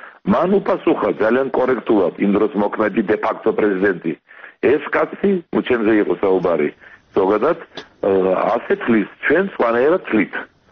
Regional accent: Sukhumi, Abkhazia, Georgia; ეს არის ჩემი შინაგანი განწყობა, რომ სოხუმი ჩემი მშობლიური ქალაქი არის საქართველოს შემადგენელი ნაწილი.

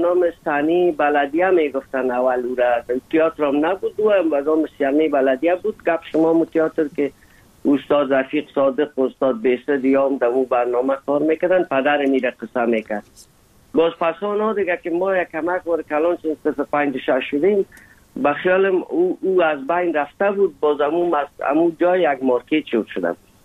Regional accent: Afghanistan; moved away as an adult; سال 1990 از افغانستان اولین سفر آمدم هندوستان

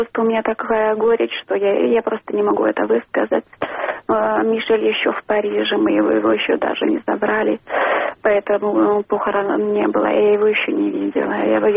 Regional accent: Belarus; я уроженка Беларусі, но я родилась в Советском Союзе.

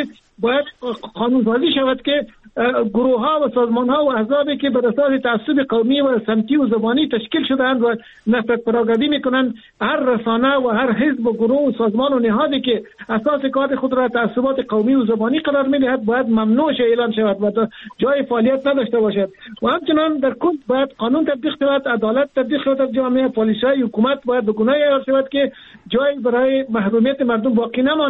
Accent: Afghanistan; ما ساکنان سرزمین افغانستان، ما افغان هستیم، ما فرزندان افغانستان هستیم و ما در جغرافیای کشور به نام افغانستان زندگی میکنیم

